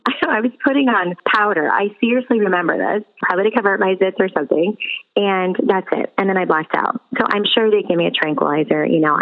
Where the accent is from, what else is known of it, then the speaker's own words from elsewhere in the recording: Illinois, United States; I'm from Illinois, and it actually happened in Minnesota.